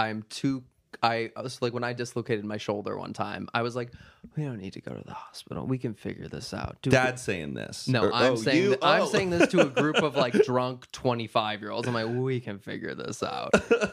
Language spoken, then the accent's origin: English; Minnesota, United States; I love Minnesota. I think it's one of the best states there is.